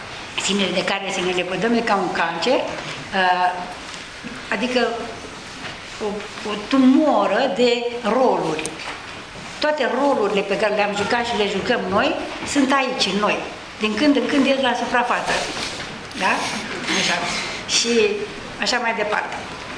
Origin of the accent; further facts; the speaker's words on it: Vâlcele, Romania; Vâlcele-i satul meu natal, da?